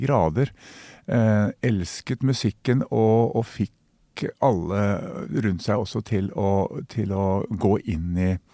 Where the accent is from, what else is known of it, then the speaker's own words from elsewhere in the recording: Brumunddal, Innlandet, Norway; Ja, jeg vokste opp på Hedmarken, altså I Brumunddal.